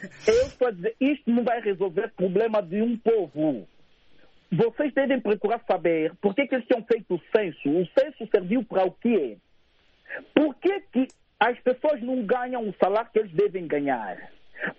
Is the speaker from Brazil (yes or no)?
no; Angola; now in Brussels, Belgium; Estou em Bruxelas. Bem, eu sou de Cabinda e continuarei de ser de Cabinda